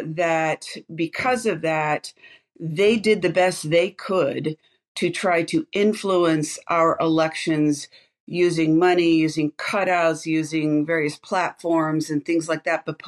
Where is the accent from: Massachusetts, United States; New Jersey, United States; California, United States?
California, United States; I'm a blonde from California and I don't know how to change a tire.